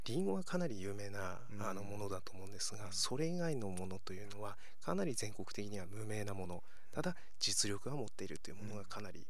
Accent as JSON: {"language": "Japanese", "town": "Hirosaki", "region": "Aomori", "country": "Japan", "tie": "born or raised there", "said": "この地元弘前岩木山の"}